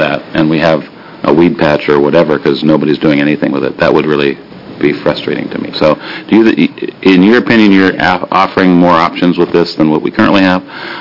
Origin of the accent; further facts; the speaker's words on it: Port Angeles, Washington, United States; I grew up in Port Angeles in the Squim Valley. It was a very unique place as a kid.